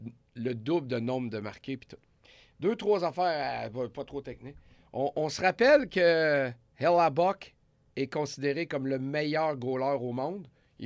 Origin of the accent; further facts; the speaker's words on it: Canada; je suis un Canadien.